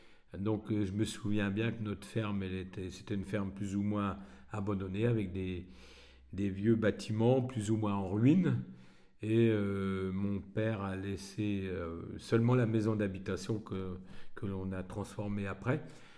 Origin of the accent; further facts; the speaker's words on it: Saint-Bernon, Bourgogne-Franche-Comté, France; born there; Et je suis né en Côte d'Or, à Saint-Bernon, en plein dans l'élevage, dans une zone d'élevage dans l'Auxois. Et je suis né en 1949, le 3 avril.